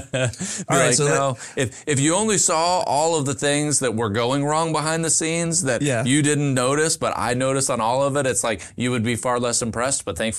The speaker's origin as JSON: {"language": "English", "town": "Nashville", "region": "Tennessee", "country": "United States", "tie": "born or raised there", "said": "I'm born and raised here. So born and raised in Nashville, and family is just dotted around in Middle Tennessee, but I'm one of the unicorns."}